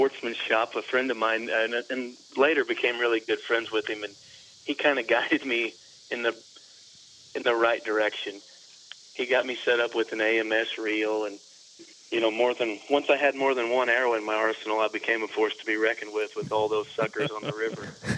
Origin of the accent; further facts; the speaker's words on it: Houston, Missouri, United States; where I grew up in Houston, Missouri, we really didn't have much for rivers. So until I moved up around Fort Leonard Wood, they had some bigger rivers